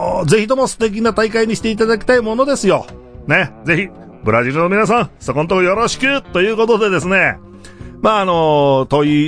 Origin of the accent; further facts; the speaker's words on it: Mizunami, Gifu, Japan; 我が母校のですね、岐阜県立水波、岐阜県水波市立かまど、自分の出身高校間違えてる。岐阜県水波市立かまど小中学校のね、